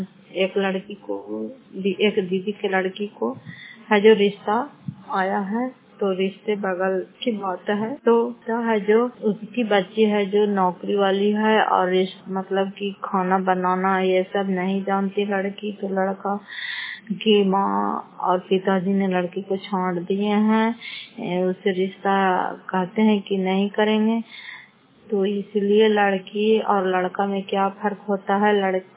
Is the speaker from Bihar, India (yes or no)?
yes; Fatehpur, Bihar, India; घर फतेहपुर पंचायत मकरौता जिला नालंदा करा ससुरा ब्लॉक की निवासी हूँ